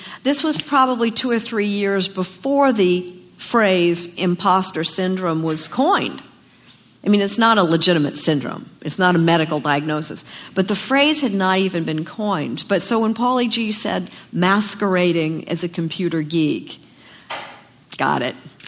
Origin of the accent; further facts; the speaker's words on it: Indianapolis, Indiana, United States; moved away as an adult; also born or lived in Chicago; now in New York City, United States; I left Chicago. I'm from Indianapolis, so I worked in Chicago 1 year. Packed my bags, show up in New York City